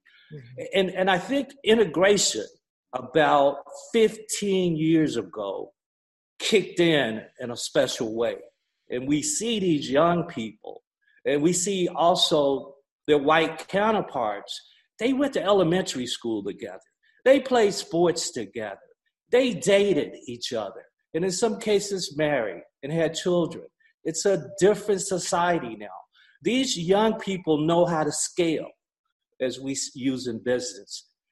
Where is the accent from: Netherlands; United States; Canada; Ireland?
United States; Gaston, Alabama; I grew up in Gaston, Alabama, 1952. I never went to a Black school.